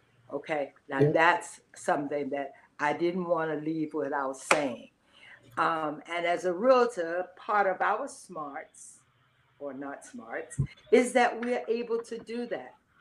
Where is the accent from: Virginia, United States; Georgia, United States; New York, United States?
Georgia, United States; because one, I come from Georgia, and I didn't even like Florida